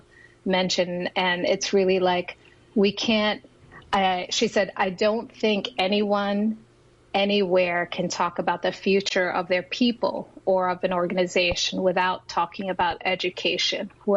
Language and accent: English; Brooklyn, New York, United States; also born or lived in Puerto Rico; My family had one foot in Puerto Rico and one in the Lower East Side. And when my dad was murdered when I was five, we ended up in East New York, Brooklyn, where I grew up. So I'm a Brooklynite through and through.